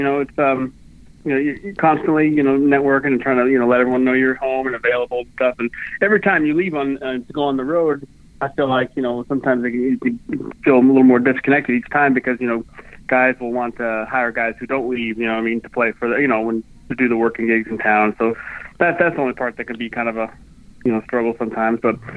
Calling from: Phoenix, Arizona, United States; also born or lived in Pennsylvania; At home in Phoenix, Arizona.

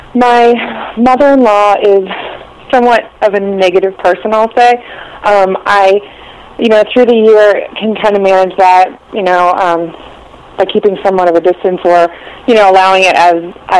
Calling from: Virginia, United States; I'm calling from Virginia.

